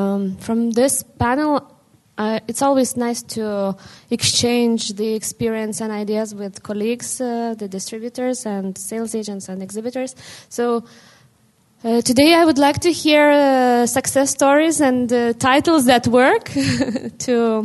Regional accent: Vilnius, Vilnius County, Lithuania; I come from Lithuania, Vilnius.

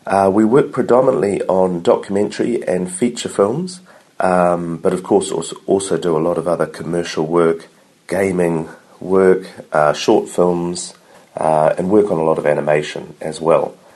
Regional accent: New Zealand; also born or lived in United Kingdom; now in Auckland, New Zealand; I'm from New Zealand, and I'm here under the talent category for music composing. I'm an experienced film composer. I've lived in the UK and am now based back in Auckland, New Zealand.

